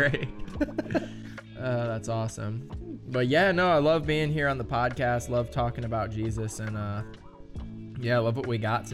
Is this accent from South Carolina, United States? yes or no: no; Lawrenceville, Georgia, United States; I grew up in the Atlanta, Georgia area, Lawrenceville, Georgia. So I grew up in a Baptist church